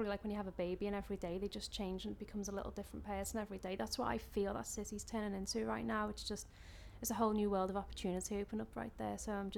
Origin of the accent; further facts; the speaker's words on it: Liverpool, North West England, United Kingdom; I'm from Liverpool, born and bred. I'm from Broad Green. Woo! Everyone knows I'm obsessed with being from Broad Green. It's just the district, but it's just a nice little area.